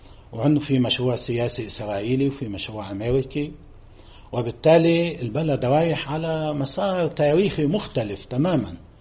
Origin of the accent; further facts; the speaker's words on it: Lebanon; نحن كلبنانيين موجودين بلبنان